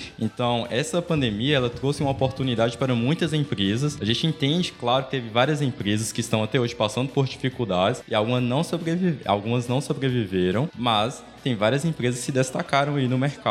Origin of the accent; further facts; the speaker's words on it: Salinas, Minas Gerais, Brazil; sou de Salinas, administrador de formação e também empreendedor.